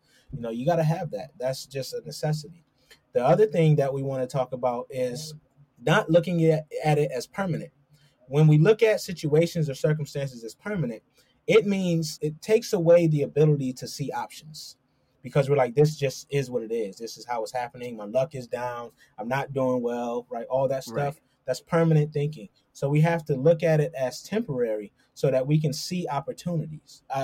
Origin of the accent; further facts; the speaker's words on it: Rochester, New York, United States; You know, I grew up in Rochester, New York. It's not the best of areas.